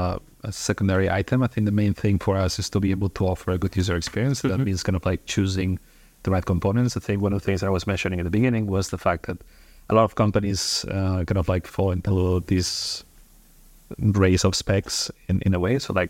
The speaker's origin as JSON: {"language": "English", "town": "Barcelona", "region": "Catalonia", "country": "Spain", "tie": "born or raised there", "moved": "as an adult", "said": "So I'm born and raised in Barcelona, so I studied here, but I moved when I think it was like my third year of university to China."}